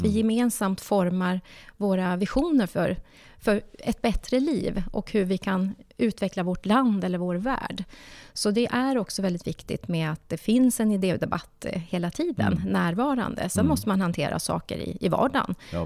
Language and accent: Swedish; Norrbotten County, Sweden; jag är uppvuxen i arbetarklass i Norrbotten.